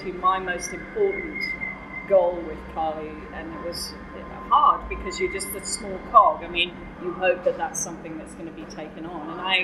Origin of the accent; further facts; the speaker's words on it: India; born there; I was born in India, you know, I wasn't born in England